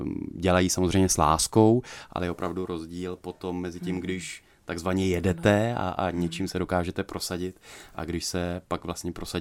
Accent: Ostrava, Moravian-Silesian Region, Czechia; now in Prague, Czech Republic; já teda jako rodilý Ostravák, tak se snažím taky trošku z té Prahy výjíždět

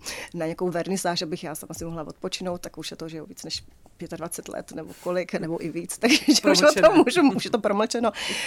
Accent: Zlín Region, Czechia; navíc já jsem z Valašska, takže já jsem přijela ještě

